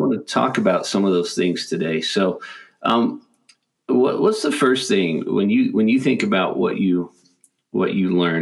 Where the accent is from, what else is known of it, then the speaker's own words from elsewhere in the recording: Amarillo, Texas, United States; I was frustrated because I'm from Amarillo, still have family there